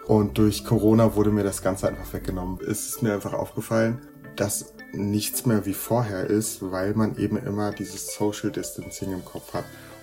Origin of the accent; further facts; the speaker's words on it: Dietzenbach, Hesse, Germany; now in Marburg, Germany; ich bin Medizinstudent im aktuell dritten Semester. Ich komme ursprünglich aus Dietzenbach, Nähe Frankfurt, und bin für die Uni in eine WG nach Marburg gezogen.